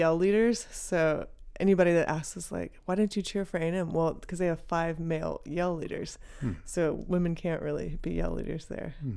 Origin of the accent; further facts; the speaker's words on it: Dallas, Texas, United States; Yeah, I grew up in Texas.